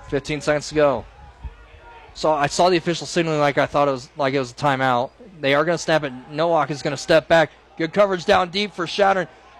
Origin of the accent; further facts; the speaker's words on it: Alliance, Nebraska, United States; Ogallala, Gearing, of course, I'm from Alliance.